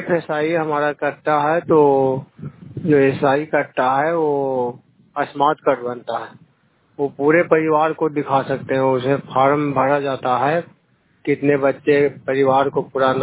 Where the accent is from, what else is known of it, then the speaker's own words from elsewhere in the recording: Bihar, India; नालंदा जिला के रहने वाला हूँ, गोड़ापुर पंचायत के निवासी हूँ।